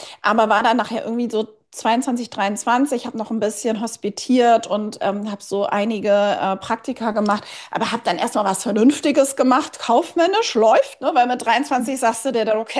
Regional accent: Kiel, Schleswig-Holstein, Germany; bin ich damals zurück nach Kiel, meiner Geburtsstadt, Heimatstadt

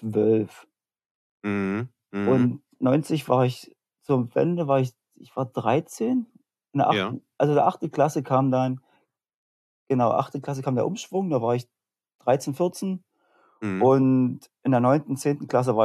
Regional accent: Senftenberg, Brandenburg, Germany; Also wenn man es so will, aus einem kleinen Vorort, wenn Senftenberg einen Vorort hat.

